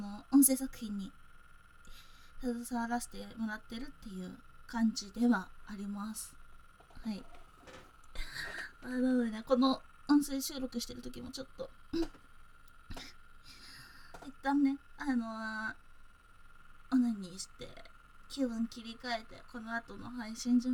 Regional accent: South Kanto, Japan; 出身は南関東です。

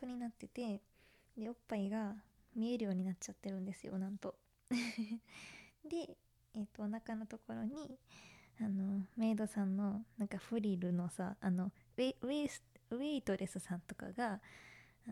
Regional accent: Kanagawa, Japan; 出身地は神奈川県です。

